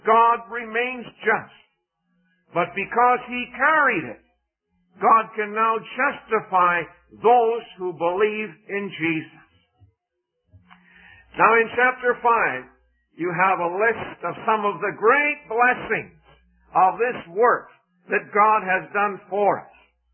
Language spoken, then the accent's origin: English; Canada; And I said, I'm from Canada.